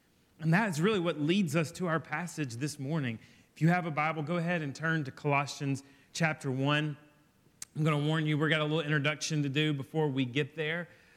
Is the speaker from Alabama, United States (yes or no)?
yes; Birmingham, Alabama, United States; and I'm from Birmingham, Alabama, and a huge Crimson Tide fan.